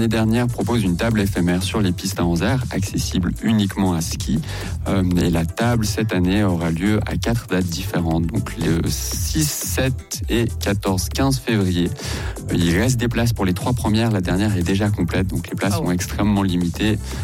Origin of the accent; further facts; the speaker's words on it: Sion, Valais, Switzerland; Bah moi je viens de Sion, donc j'aurai la surprise tout à l'heure